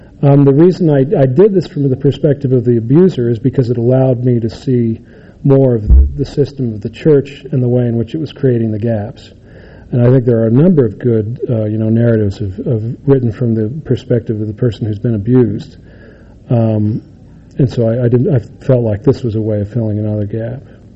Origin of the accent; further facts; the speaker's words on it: Utah, United States; You know, I grew up in Utah County